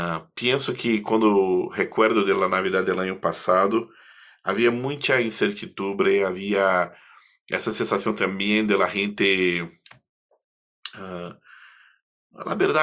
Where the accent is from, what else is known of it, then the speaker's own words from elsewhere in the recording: Rio de Janeiro, Brazil; Spanish is a second language; tengo que traer a la realidad de Río de Janeiro, de donde soy, ¿no?